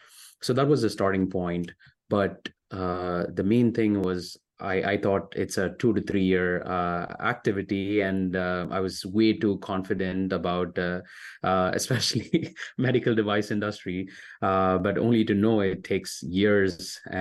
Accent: India; born there; I was born in India.

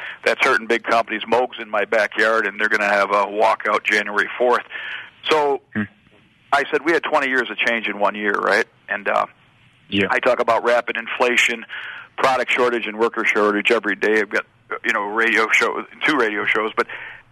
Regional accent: Buffalo, New York, United States; we're from Buffalo, so I flew down to Tampa to see the Buffalo Bills game

